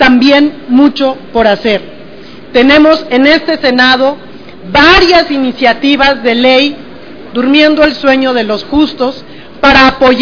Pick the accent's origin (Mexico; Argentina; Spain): Mexico; de poder identificarnos como mexicanas y como mexicanos, de poder ver nuestros colores, nuestros paisajes, de oír nuestro lenguaje en la pantalla